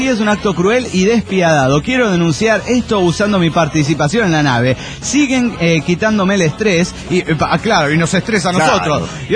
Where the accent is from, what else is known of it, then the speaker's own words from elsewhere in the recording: Argentina; de Argentina.